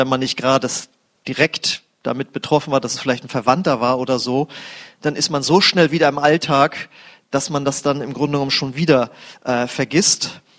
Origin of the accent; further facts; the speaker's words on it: Husum, Schleswig-Holstein, Germany; Ich komme aus Husum an der Nordsee, graue Stadt, ne, wisst ihr, am Meer.